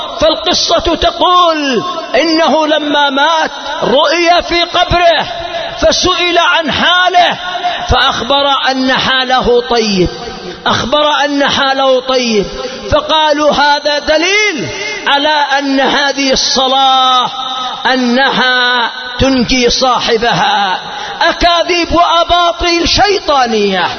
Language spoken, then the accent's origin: Arabic; Yemen; وإما عرف عندنا في اليمن من الأخطاء أنه في أول جمعة من رجب يذهب من يذهب إلى